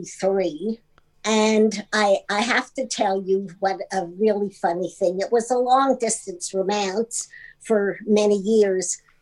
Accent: Montreal, Quebec, Canada; Because I'm originally from Montreal, and Seth is originally from New York.

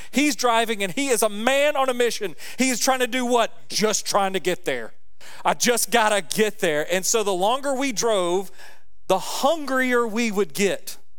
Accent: Panama City, Florida, United States; You know, I grew up in Panama City, Florida. My family is all from Alabama.

